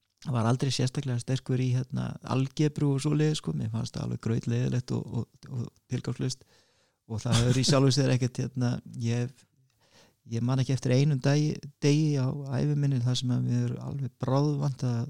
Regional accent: Reykjavik, Capital Region, Iceland; flytjum við upp í Breiðholt. Bara í Efra Breiðholti, bara beint í gettóið

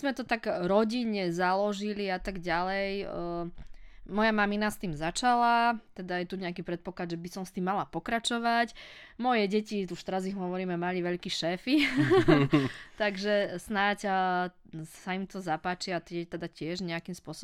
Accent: Krupina, Banská Bystrica Region, Slovakia; Ja som z Krupiny, takže áno, ja to tam poznám

